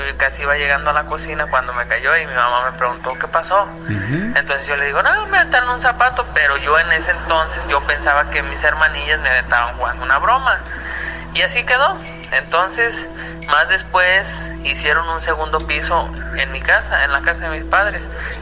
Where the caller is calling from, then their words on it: Tabasco, Zacatecas, Mexico; de Tabasco, Zacatecas